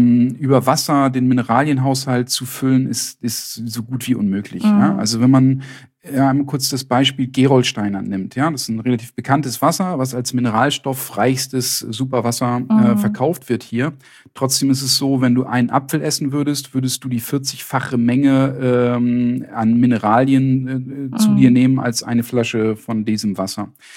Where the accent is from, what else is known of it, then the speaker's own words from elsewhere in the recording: Northern Germany, Germany; In Süddeutschland ist das mehr ein Problem, hier im Norden, wo ich herkomme, nicht.